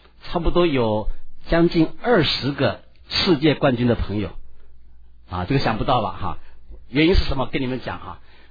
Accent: China; 那有一个，各位知道啊，我们中国人这次相当厉害啊

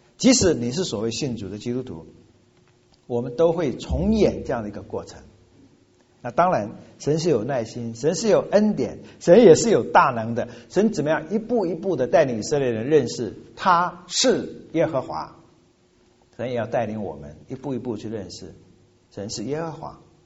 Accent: China; 我们中国人是非常现实的，孔子都这么说嘛

